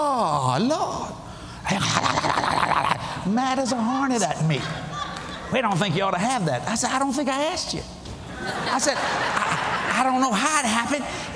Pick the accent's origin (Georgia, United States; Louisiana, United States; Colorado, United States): Louisiana, United States; New Orleans; I was raised in the Italian sector of New Orleans.